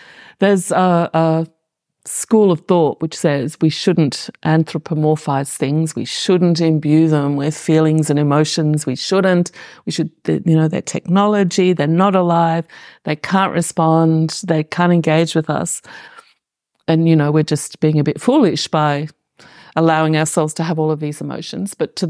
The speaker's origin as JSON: {"language": "English", "country": "Australia", "said": "as an Australian, when I come to Europe, I often find it poorer in color than Australia."}